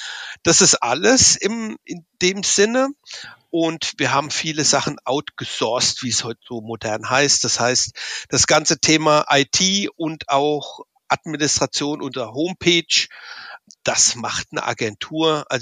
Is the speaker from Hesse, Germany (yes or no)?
yes; Frankfurt, Hesse, Germany; now in Würzburg, Germany; Also ich bin eigentlich ein Ur-Frankfurter Bub, bin in Frankfurt aufgewachsen, Schule, Abitur, was man halt so da alles so vor Ort macht. Und habe jetzt mein Unternehmen in Würzburg, in Unterfranken, auch nah an Hessen